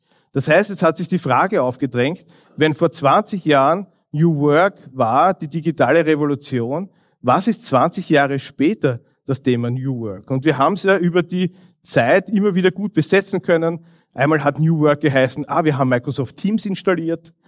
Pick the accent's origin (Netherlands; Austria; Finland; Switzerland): Austria; Vienna; born there; für mich als gebürtigen Wiener